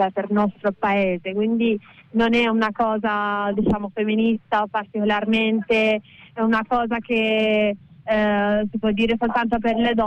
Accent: Iran; Io sono persiana, sono nata a Istanbul e sono cresciuta lì, una diciamo città nel centro dell'Iran.

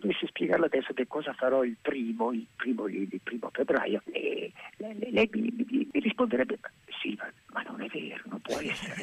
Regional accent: Venice, Veneto, Italy; sono veneziano.

